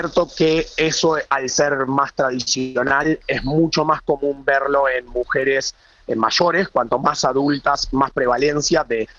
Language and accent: Spanish; Uruguay; y yo que soy uruguayo, un país muy futbolero